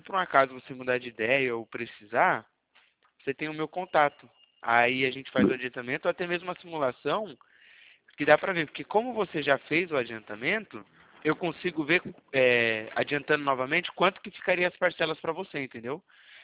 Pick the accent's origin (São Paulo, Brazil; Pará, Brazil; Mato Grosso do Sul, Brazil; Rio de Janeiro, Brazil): São Paulo, Brazil; eu sou de São Paulo, da Poupacred.